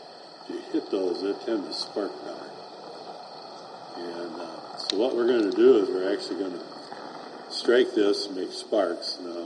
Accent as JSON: {"language": "English", "region": "Michigan", "country": "United States", "said": "I'm from Michigan, and we're in Michigan right now."}